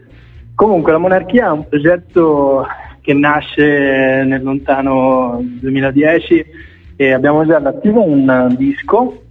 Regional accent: Poggibonsi, Tuscany, Italy; siamo più o meno siamo tutti di Poggi Bonzi e limitrofi

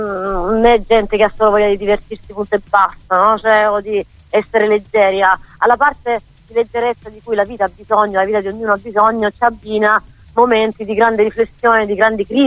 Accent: Apulia, Italy; now in Florence, Italy; ho vissuto molto più tempo a Firenze che in Puglia, che è la mia terra d'origine. È chiaro, la Puglia ce l'ho nel cuore, ma quando io dico torno a casa è torno a Firenze, no?

